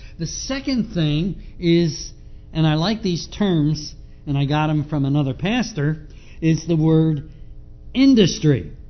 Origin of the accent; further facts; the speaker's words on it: Northeast, United States; I come from the Northeast, and I don't know about different sections of the country